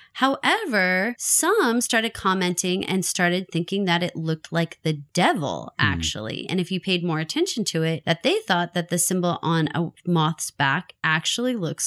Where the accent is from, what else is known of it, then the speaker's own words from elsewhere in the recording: Texas, United States; Well, and because we're from Texas, we have to tell you about another news article we read